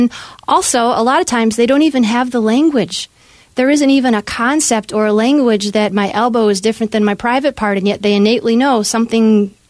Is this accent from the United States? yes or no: yes; Michigan, United States; I grew up in Michigan in a small town, and I ended up going to K-12 public schools